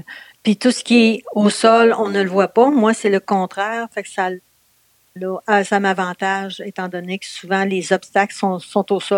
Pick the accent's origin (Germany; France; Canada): Canada; Quebec City, Quebec; born there; moi, je suis née à Québec, dans la ville de Québec même. Ça va me vieillir, mais à la fin, vraiment à la fin des années, en 1959